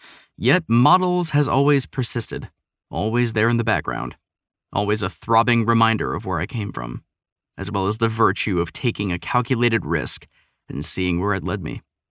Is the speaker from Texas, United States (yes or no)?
yes; Texas, United States; born there; I was born in Texas, and we have a tendency to prattle on about ourselves